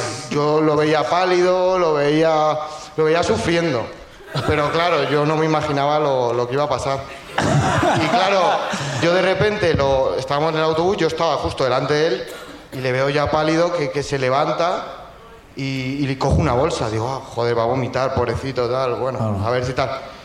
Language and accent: Spanish; Ciudad Real, Castilla-La Mancha, Spain; Ciudad Real. Pequeñita, no sé, no la conoce nadie, pero bueno.